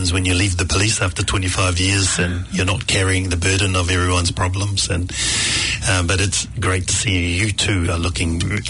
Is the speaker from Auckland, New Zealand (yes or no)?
yes; Avondale, Auckland, New Zealand; I grew up in Avondale. It was the norm as Pacific Islanders to gather together in groups